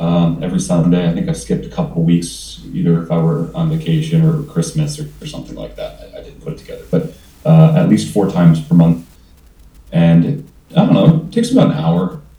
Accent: Ohio, United States; now in Bali, Indonesia; I'm from Ohio, a U.S. citizen, and I made it to Bali by pure chance.

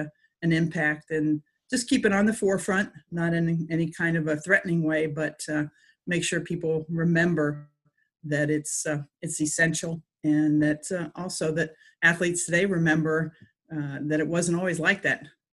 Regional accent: Bexley, Ohio, United States; I grew up in Columbus, East Side Bexley. Went to Bexley High School, and very blessed there.

